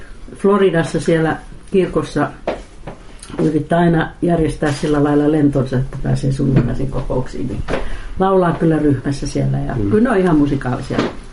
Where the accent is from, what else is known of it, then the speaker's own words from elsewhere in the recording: Kivijärvi, Central Finland, Finland; born there; Se oli se talo, missä mä synnyin täällä Kivijärvellä.